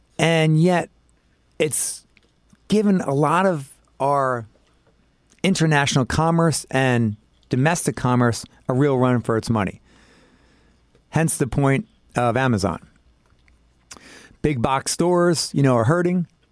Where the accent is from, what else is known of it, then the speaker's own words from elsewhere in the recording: Freehold, New Jersey, United States; I'm from Freehold, New Jersey, as I mentioned